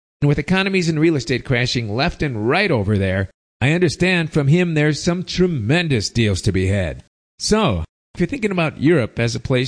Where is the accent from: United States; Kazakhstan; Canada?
Canada; That's more than you can say for my home country of Canada, which recently enacted part 2 of its draconian anti-terror laws.